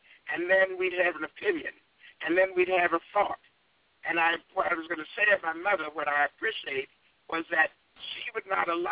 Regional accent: Washington, District of Columbia, United States; I grew up in Washington, D.C. I'm a product of the 60s.

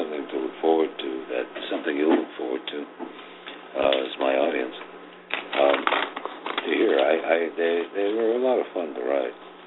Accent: United States; I am an American and a smoker, and I hate American hypocrisy as well.

